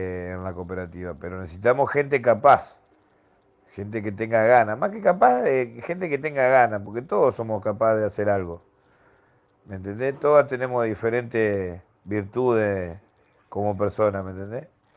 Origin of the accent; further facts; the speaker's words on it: Paraná, Entre Ríos, Argentina; si bien no nací en Paraná, pero hace 27 años que estoy en esta ciudad y me crié prácticamente acá, amo mi ciudad